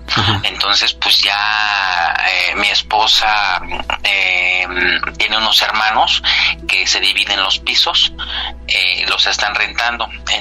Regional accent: Mexico City, Mexico; Yo soy originario de México DF, ¿por dónde queda esto? Por la zona del Metro Canal del Norte, más o menos, que es Congreso de la Unión, más o menos por esa zona. Yo vivía por ahí antes.

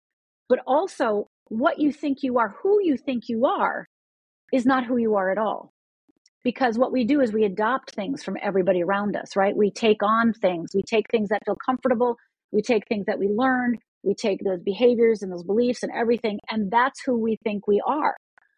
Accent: Michigan, United States; I'm Finnish. I grew up in Upper Michigan.

